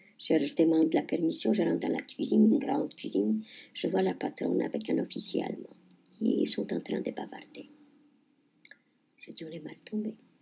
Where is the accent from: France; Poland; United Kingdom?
Poland; Ils savaient qu'on est mari et femme, et qu'on est polonais d'origine.